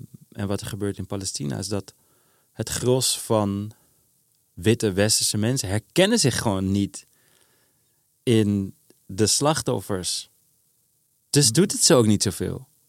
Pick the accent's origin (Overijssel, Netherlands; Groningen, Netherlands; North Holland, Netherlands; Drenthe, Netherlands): North Holland, Netherlands; Amsterdam; Ja, of kan ik zeggen, ik ben Amsterdammer.